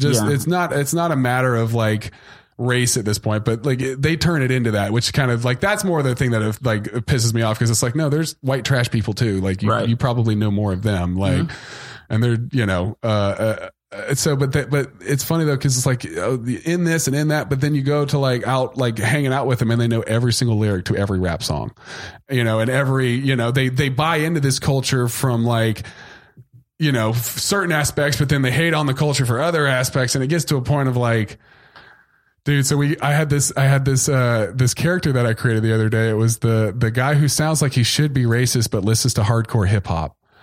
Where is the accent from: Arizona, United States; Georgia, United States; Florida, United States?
Georgia, United States; Atlanta; I grew up in Atlanta.